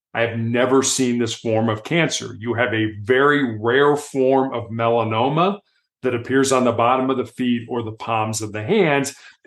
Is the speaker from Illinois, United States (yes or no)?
yes; Chicago, Illinois, United States; When I was growing up in Chicago, Indiana University had a basketball coach by the name of Bobby Knight.